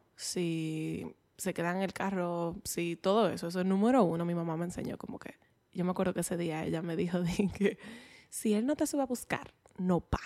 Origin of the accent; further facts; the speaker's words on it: Santiago, Dominican Republic; Es funny porque yo soy de aquí, de Santiago.